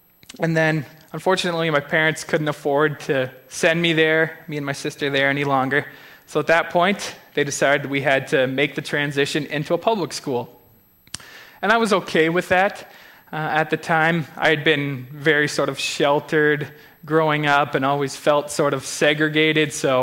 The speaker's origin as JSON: {"language": "English", "town": "Listowel", "region": "Ontario", "country": "Canada", "tie": "born or raised there", "said": "I was born in the Listowel area and brought up in the Evangelical Missionary Church there as well."}